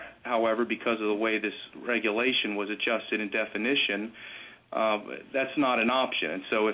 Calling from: Fairbanks, Alaska, United States; Yes, sir. I'm present from Fairbanks in my office, Mr. Chair.

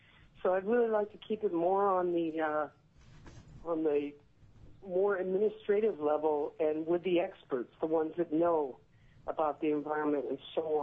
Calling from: Ketchikan, Alaska, United States; I'm calling from Ketchikan, sunny Ketchikan.

